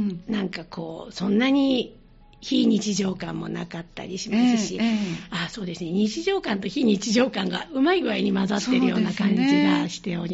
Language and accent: Japanese; Kansai, Japan; この関西人なんでってダジャレでなんて言ってたんですけども